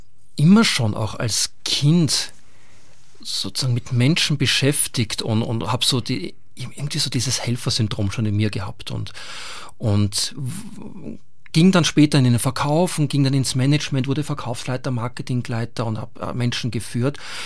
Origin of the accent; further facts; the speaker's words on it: Vienna, Austria; now in Germany; ich komme aus der pochenden Metropole Waldemstein-Fischbach mit dem Taunus. Und ja, also eigentlich komme ich aus Österreich, aus Wien, und vor 13 Jahren hat es mich hierher verschlagen und seitdem bin ich in der Nähe von Idstein.